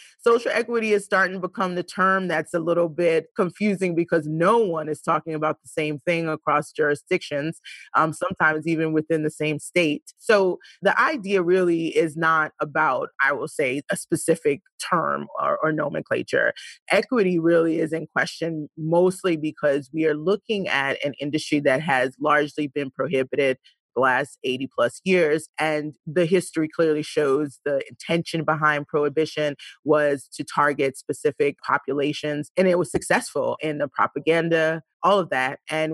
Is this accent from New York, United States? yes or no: yes; Brooklyn, New York, United States; So I grew up in East New York, Brooklyn.